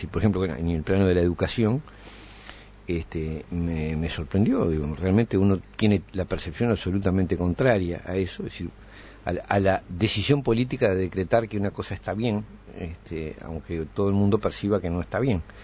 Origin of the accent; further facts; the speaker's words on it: Uruguay; esto lo digo como uruguayo